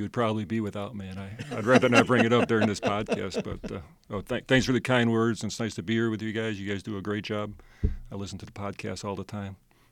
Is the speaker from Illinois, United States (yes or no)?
yes; Chicago, Illinois, United States; now in Alabama, United States; Yeah, I'm from Chicago originally. You probably can't tell by my accent